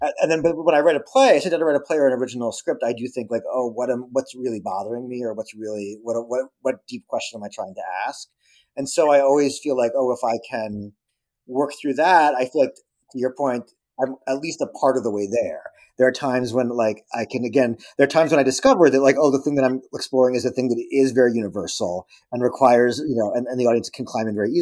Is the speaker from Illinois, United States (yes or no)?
no; Poughkeepsie, New York, United States; I grew up in Poughkeepsie because when I was growing up, it still is an IBM town to a degree. But when I grew up there in the 70s and 80s, it was very much an IBM town.